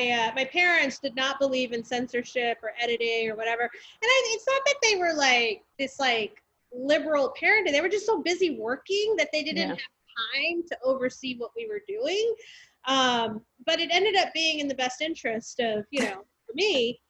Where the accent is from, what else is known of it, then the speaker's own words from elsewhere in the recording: Monterey, California, United States; Growing up in Monterey, you know, we have access to the most amazing seafood.